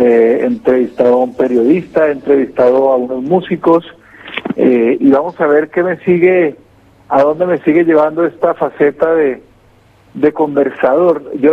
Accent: Ibagué, Tolima, Colombia; Yo vengo de Ibagué, que es capital musical de Colombia

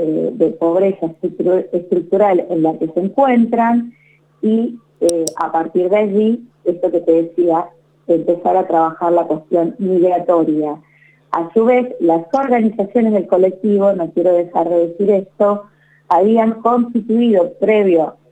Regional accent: Chaco, Argentina; now in Mar del Plata, Argentina; yo soy del Chaco, así que amo esta provincia, puntualmente hoy estoy viviendo en Mar del Plata, pero amo esta provincia y es una provincia con la cual tengo a mis familiares, mis padres

